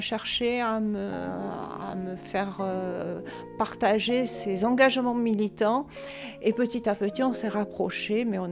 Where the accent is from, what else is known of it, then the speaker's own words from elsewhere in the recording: Toulouse, Occitanie, France; Je suis originaire de Toulouse, donc la brique me parle beaucoup.